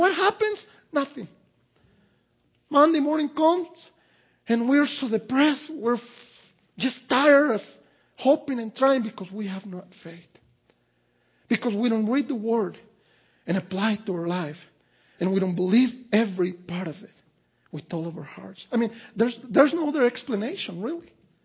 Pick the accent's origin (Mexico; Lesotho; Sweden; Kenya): Mexico; English is a second language; now in United States; We experience to see things that I never even dreamed of growing up in Mexico.